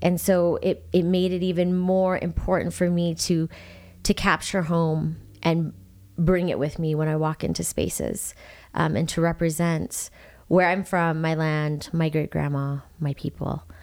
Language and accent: English; Albuquerque, New Mexico, United States; I feel growing up in New Mexico, being from New Mexico, it's who I am. It's the core of my being. It's my heart. It's my soul. It's my identity. I was raised in Albuquerque.